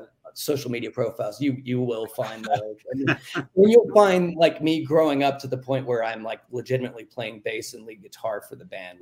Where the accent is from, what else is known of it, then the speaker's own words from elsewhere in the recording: West Virginia, United States; Well, I'm from West Virginia